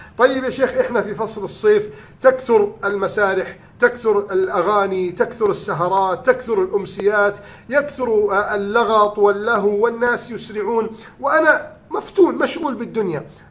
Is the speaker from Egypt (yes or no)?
yes; Egypt; بلدنا مصر